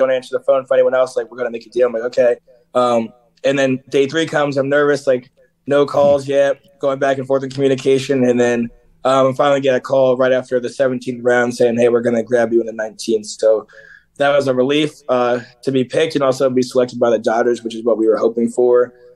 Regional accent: Philadelphia, Pennsylvania, United States; it's really just been a fun time growing up in Philadelphia.

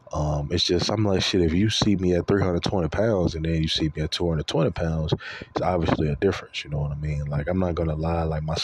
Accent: Louisiana, United States; So, you know, I'm from Louisiana, I live in Texas.

